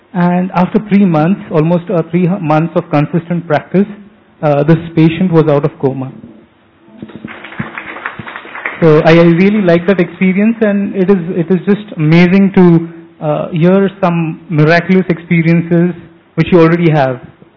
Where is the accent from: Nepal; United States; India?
India; Pune, Maharashtra; I am from Pune and I am a corporate facilitator myself and a life coach.